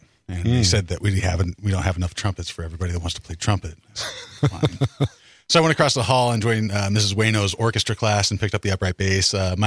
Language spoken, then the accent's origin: English; Colorado, United States; So I grew up in Colorado.